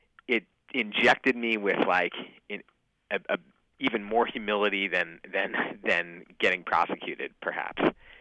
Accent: St. Louis, Missouri, United States; the St. Louis Post-Dispatch, the newspaper from my hometown, there were a couple other guys from St. Louis who got the paper

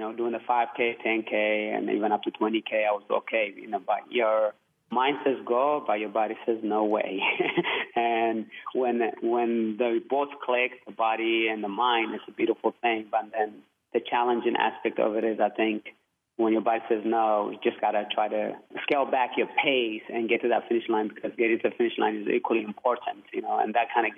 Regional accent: Eritrea; I grew up in Eritrea, like as you alluded to earlier. I didn't have electricity or running water, so definitely from the village

